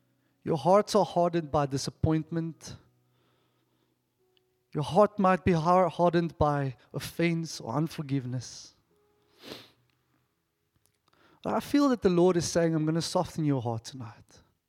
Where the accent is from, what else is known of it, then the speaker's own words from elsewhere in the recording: Mossel Bay, Western Cape, South Africa; now in Stellenbosch, South Africa; We come from Mossel Bay. We've recently moved down here.